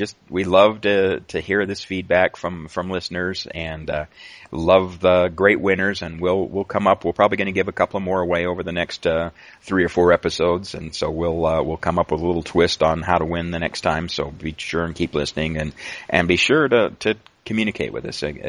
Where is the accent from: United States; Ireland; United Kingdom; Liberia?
United States; Salt Lake City, Utah; my hometown, Salt Lake, one of them